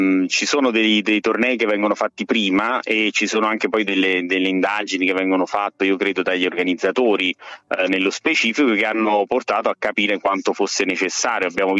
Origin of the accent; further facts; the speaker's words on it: Battipaglia, Campania, Italy; avevo la squadra del mio paese che è Battipaglia ed era in A2